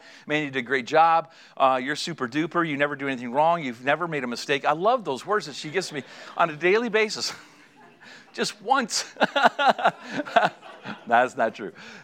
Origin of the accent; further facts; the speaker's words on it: Canada; And let me say, as a Canadian, thank you for your service.